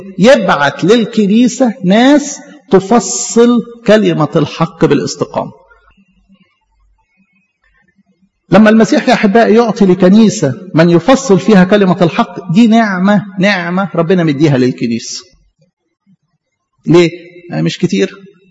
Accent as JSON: {"language": "Arabic", "country": "Egypt", "said": "بنصلي من أجل المدينة بتاعتنا دي يكون فيها سلام، من أجل بلدنا مصر يكون فيها سلام."}